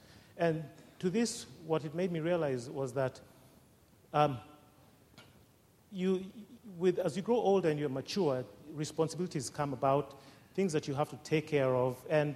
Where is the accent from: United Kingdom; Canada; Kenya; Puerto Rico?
Kenya; now in United States; I grew up in Kenya, and I'm here to talk to you about what coming to America taught me about anxiety.